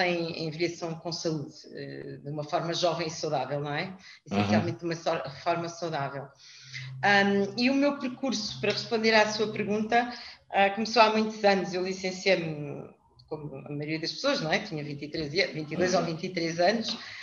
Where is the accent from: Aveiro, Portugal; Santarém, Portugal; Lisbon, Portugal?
Lisbon, Portugal; vendi a farmácia do Alentejo e comprei uma farmácia em Lisboa, porque eu sou de Lisboa e, portanto, vim para Lisboa